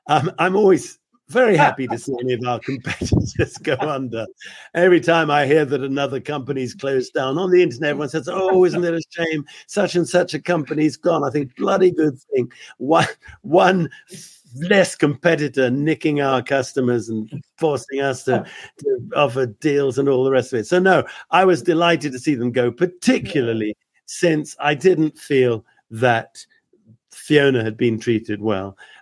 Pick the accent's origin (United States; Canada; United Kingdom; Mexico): United Kingdom; now in Val d'Isère, France; You can only stay 90 days in 180 as a Brit. So I now have residence here.